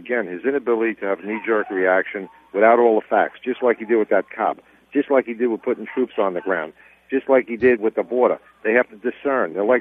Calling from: Vermont, United States; I'm calling you from Vermont. I'm here for the scenery, not the people.

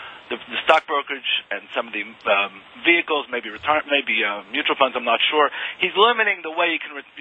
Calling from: New York, United States; I'm calling you from New York.

